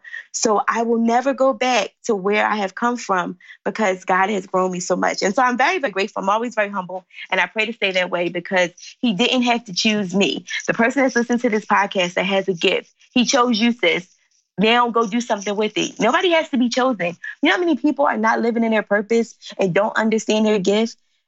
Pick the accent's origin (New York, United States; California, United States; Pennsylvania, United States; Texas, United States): Pennsylvania, United States; Philadelphia; I live in Philly. I'm from Philly.